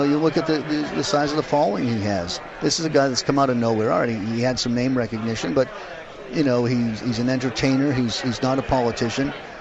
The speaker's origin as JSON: {"language": "English", "region": "Massachusetts", "country": "United States", "said": "Like, I'm from Massachusetts, so my vote, it will count towards the popular vote"}